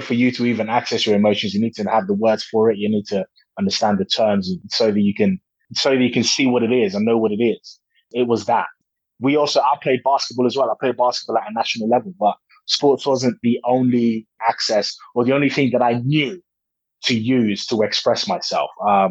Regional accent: Nigeria; now in United Kingdom; Like I said, I come from Nigeria and I moved to England.

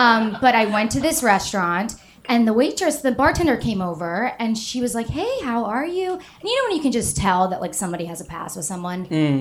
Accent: Atlanta, Georgia, United States; now in New York City, United States; I'm from Atlanta.

